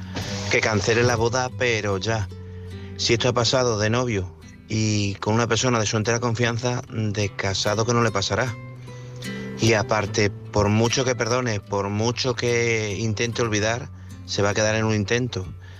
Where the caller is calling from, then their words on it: Badajoz, Extremadura, Spain; Buenas noches … de Badajoz.